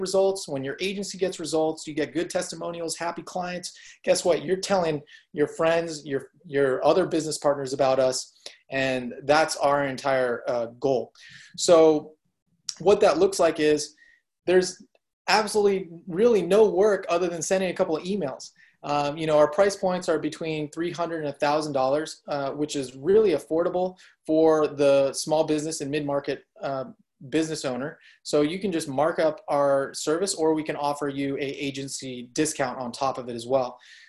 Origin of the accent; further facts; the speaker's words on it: San Francisco, California, United States; So I grew up in San Francisco for 17 years of my life.